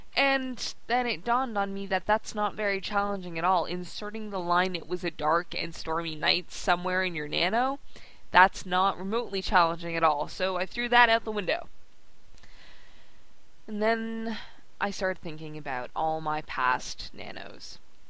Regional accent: Canada; I'm Canadian

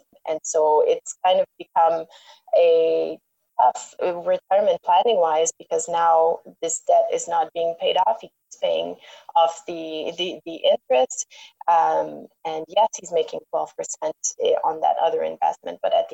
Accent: Montreal, Quebec, Canada; first language French; English is a second language; I was raised in Montreal, which is very bilingual, and I've always worked in this industry, and we've always worked in English. So even though my first language is French

